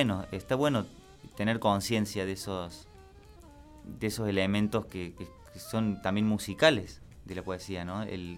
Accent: Córdoba, Argentina; accent: Cordoban tonada; Es muy particular también nuestra forma de hablar, que nosotros no nos damos cuenta de eso. Yo no me escucho la tonada que tengo. Tengo amigos de otros lados que me dicen que tengo mucha tonada.

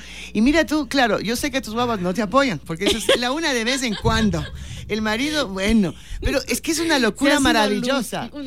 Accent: Ecuador; Es un proyecto para simplemente quedarnos, arraigarnos en lo que somos los ecuatorianos

